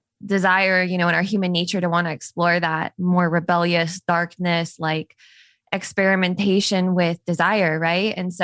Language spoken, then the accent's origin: English; Las Vegas, Nevada, United States; because I didn't really get to see, you know, anything else growing up in Las Vegas.